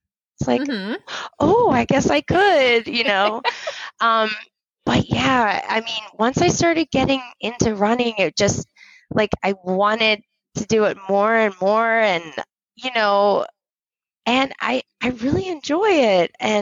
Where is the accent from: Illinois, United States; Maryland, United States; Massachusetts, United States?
Maryland, United States; Pasadena; I'm born and raised in Pasadena, Maryland. So that's kind of like kind of in between everything. We got Baltimore, in between Annapolis, and then 40 minutes away from DC.